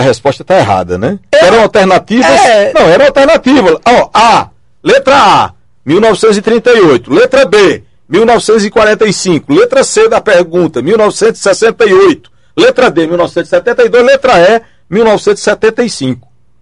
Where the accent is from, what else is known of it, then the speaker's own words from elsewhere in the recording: Campina Grande, Paraíba, Brazil; eu sou de Campina Grande